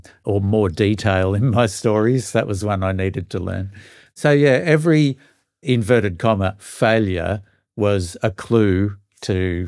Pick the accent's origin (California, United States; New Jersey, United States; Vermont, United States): Vermont, United States; I grew up in Vermont, just a little bit south of Vermont South is south of Vermont.